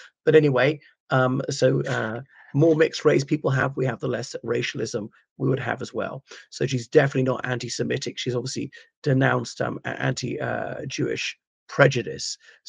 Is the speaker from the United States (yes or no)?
no; Ireland; I'm Irish. I don't care.